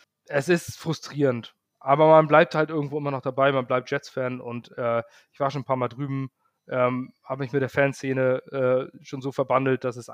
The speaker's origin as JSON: {"language": "German", "town": "Ratzeburg", "region": "Schleswig-Holstein", "country": "Germany", "said": "Ja, man hört's, ich komme aus dem Norden, also noch weiter oben, aus Ratzeburg, in der Nähe von Hamburg, Schleswig-Holstein."}